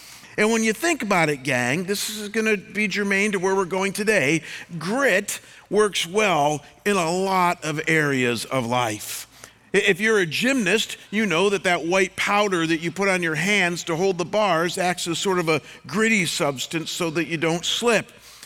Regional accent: Midwest, United States; So when I was growing up in the Midwest, my grandmother had a small rustic cabin in northern Michigan on a beautiful inland lake.

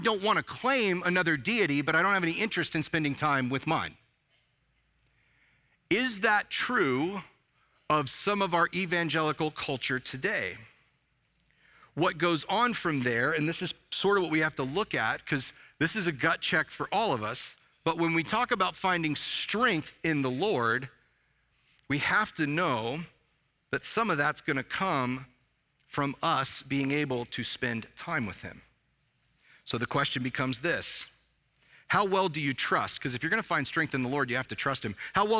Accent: Bible Belt, United States; Well, I'm an American. Yeah. I grew up in the Bible Belt.

